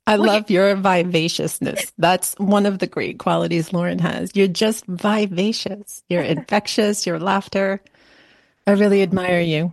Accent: New York, United States; And now I'm also … from New York.

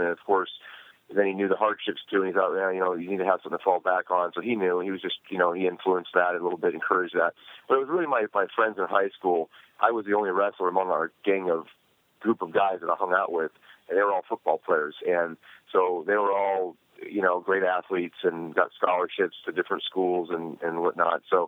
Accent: Portland, Oregon, United States; growing up around Andre the Giant, Jesse Ventura, guys coming to the Portland territory where I have my most significant childhood memories.

